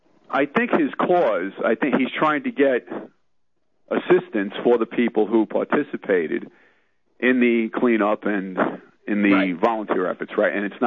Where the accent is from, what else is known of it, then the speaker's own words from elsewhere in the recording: New York City, New York, United States; that I'm from the Bronx, New York